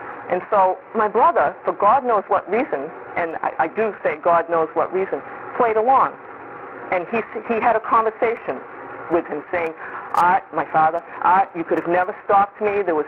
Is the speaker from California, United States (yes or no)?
no; Missouri, United States; I'm from Missouri, you have to show me the show me state.